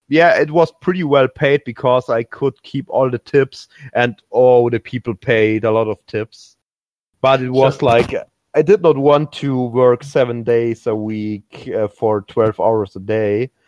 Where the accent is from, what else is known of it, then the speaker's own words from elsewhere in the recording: Germany; English is a second language; Actually, I'm from Germany, but like you know, but I found the American fandom first